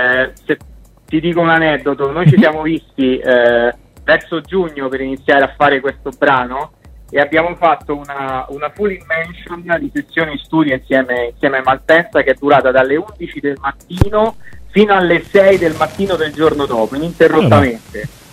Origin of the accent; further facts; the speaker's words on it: Rome, Lazio, Italy; nasce perché volevo fare un brano che celebrasse Roma, che naturalmente è la mia città natale